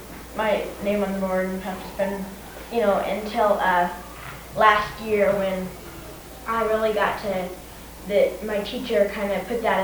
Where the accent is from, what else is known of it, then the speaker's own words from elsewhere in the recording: Port Angeles, Washington, United States; I'm from Port Angeles, Washington.